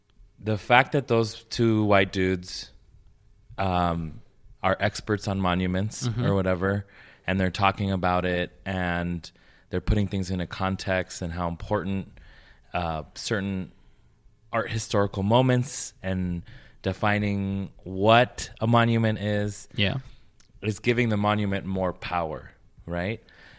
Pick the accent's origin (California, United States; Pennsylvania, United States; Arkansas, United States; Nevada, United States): Nevada, United States; Las Vegas; And I feel like we're from Las Vegas. So to us, taking down a monument is kind of no big thing because everything, the architecture here implodes every other day.